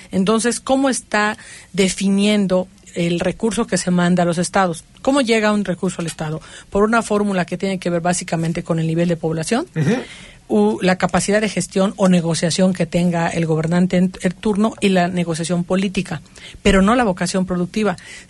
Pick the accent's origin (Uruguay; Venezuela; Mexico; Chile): Mexico; 4 billones de pesos que le hemos metido como mexicanos, o sea, 4 millones de pesos que le hemos metido como mexicanos